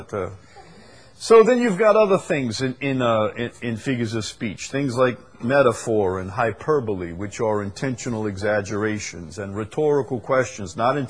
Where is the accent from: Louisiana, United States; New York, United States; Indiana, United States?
Louisiana, United States; Chalmette; But then again, I'm from Chalmette, and there's some things were incomprehensible to us, you know, like ballet and opera, and I never learned to appreciate those things.